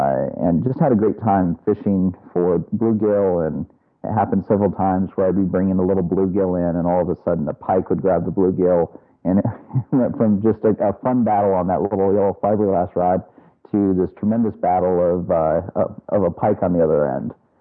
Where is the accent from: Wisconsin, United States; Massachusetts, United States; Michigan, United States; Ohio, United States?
Michigan, United States; Well, I started fly fishing growing up in Michigan. I used to work at a summer camp in Grayling, Michigan, and I had never fished a lot growing up.